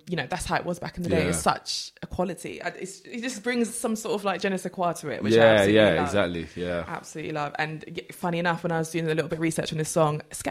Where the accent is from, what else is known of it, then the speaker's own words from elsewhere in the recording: London, United Kingdom; But even though I'm of Jamaican heritage, obviously growing up in London with a mix of cultures